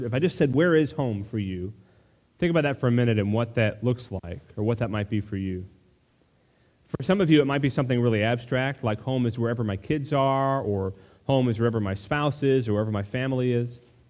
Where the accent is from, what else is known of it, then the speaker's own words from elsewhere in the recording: Festus, Missouri, United States; I went to elementary school in Festus. And they say, oh, so where are you from?